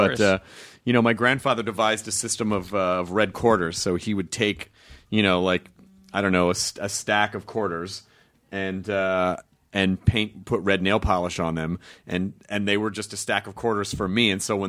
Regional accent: Miami, Florida, United States; You know, Miami, I have a lot of memories, but they're sort of like snapshots. I mean, growing up in Miami, I mean, for the brief period of time that I was there

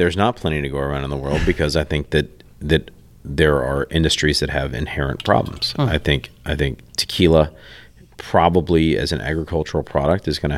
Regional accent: New Orleans, Louisiana, United States; being born and raised in New Orleans, not a lot of things that are cutting edge here.

